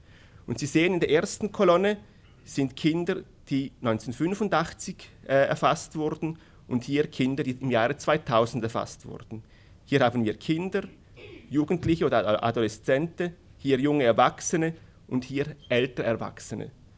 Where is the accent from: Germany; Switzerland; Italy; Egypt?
Switzerland; Bern; ich komme aus der Schweiz, aus Bern.